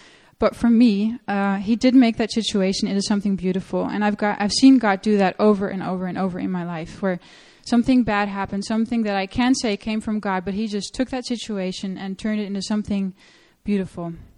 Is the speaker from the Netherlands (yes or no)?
yes; Netherlands; English is a second language; For those of you that don't know me, I grew up in the Netherlands, married to Matt.